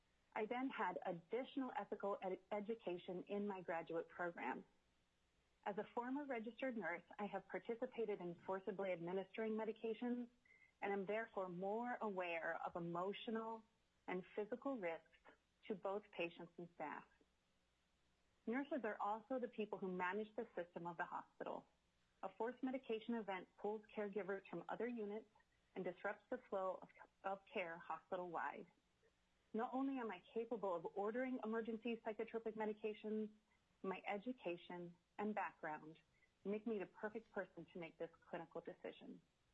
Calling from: Anchorage, Alaska, United States; I'm calling today from Anchorage to testify about SB 120.

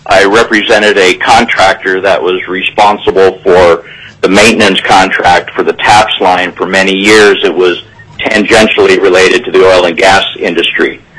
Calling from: Fairbanks, Alaska, United States; I am attending from Fairbanks

